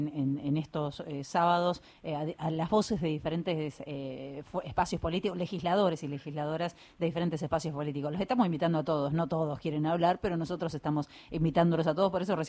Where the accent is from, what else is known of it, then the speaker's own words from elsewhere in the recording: Argentina; tengo una posición tomada al respecto como argentina